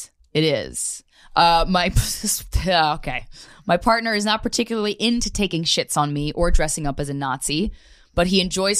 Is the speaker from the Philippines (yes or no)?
yes; Philippines; He goes out of his way to learn how to cook Filipino dishes. I'm Filipino. He's white.